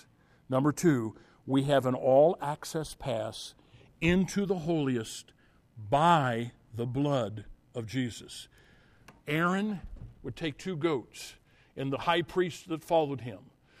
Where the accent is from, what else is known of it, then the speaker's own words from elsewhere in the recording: United States; Friend, I am an American. Don't have a choice. I was born here. My family's been here.